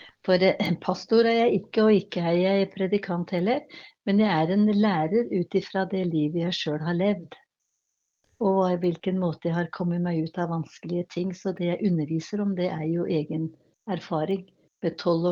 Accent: Innlandet, Norway; now in Larvik, Norway; Nei, jeg er ikke sunnmøring. Jeg har vokst opp med … så jeg er hedmarking. Så, men det er mange år siden jeg bodde på Hedmarken. I dag så bor jeg i Larvik, gift der og har vært bodd i Larvik siden 1972

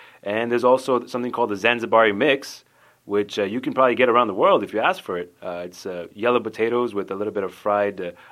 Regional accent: New York City, New York, United States; born there; I was born in New York City. Mm. So my background is East African, a little bit of ancestry in India, but yeah, that's my parents are Zanzibarian. I'm Zanzibarian, technically.

